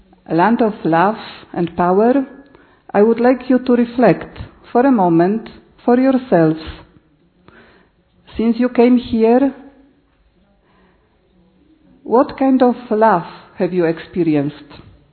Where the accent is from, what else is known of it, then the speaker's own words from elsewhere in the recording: Poland; I'm from Poland